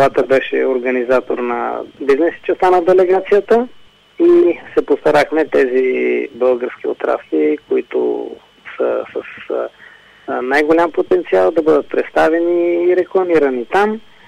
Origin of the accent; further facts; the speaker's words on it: Blagoevgrad, Blagoevgrad Province, Bulgaria; born there; Аз случайно или не, но съм роден в Благоевград.